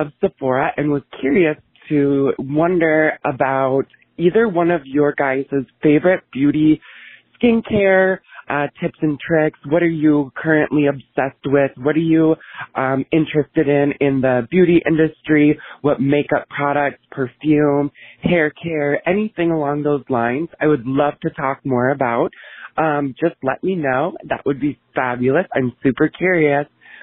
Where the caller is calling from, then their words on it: Minneapolis, Minnesota, United States; I'm from Minneapolis, Minnesota.